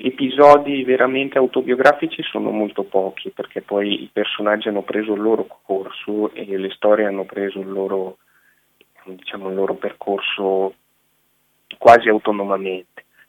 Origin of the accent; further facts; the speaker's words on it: Crema, Lombardy, Italy; born there; now in Milan, Italy; Io vivo a Milano attualmente, però sono nato a Crema e la prima parte della mia vita, diciamo appunto l'infanzia e l'adolescenza, li ho passati in un piccolo paesino simile.